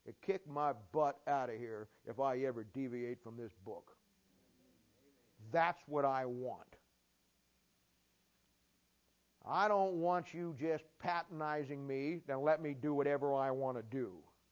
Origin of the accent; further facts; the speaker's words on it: Ohio, United States; We're from Ohio, see, so I'm somewhat of an Ohio State fan.